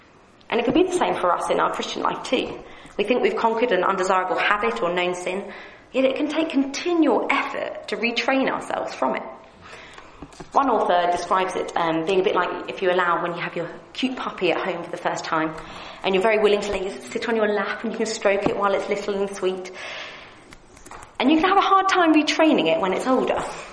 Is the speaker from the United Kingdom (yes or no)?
yes; United Kingdom; Although if it did matter, being British, no one would actually expect it to be saying anything about it anyway.